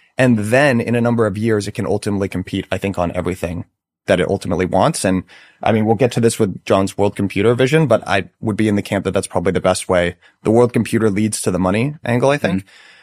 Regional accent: United States; I love America. I grew up in America.

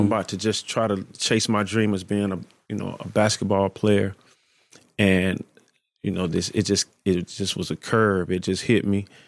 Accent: Atlanta, Georgia, United States; But I'm from Atlanta, and we just trapped.

